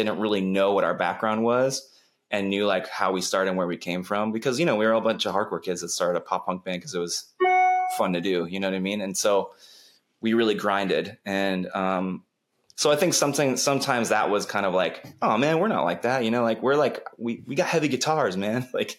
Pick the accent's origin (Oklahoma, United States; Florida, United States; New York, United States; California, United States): Florida, United States; But we came from South Florida where every band would play with because there was nowhere to go and nothing to do.